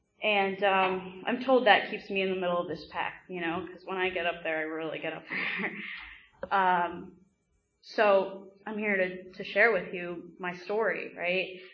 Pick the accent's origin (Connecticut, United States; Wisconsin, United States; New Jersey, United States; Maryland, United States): New Jersey, United States; You know, I grew up in Bergen County in New Jersey, small suburban town. You know, I grew up in a Pakistani Muslim household where we did not drink.